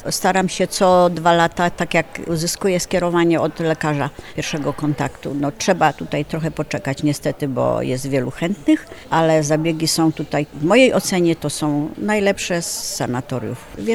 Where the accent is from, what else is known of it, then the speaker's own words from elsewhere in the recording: Lower Silesian Voivodeship, Poland; Okolice Wrocławia. Jestem tutaj na rehabilitacji ambulatoryjnej.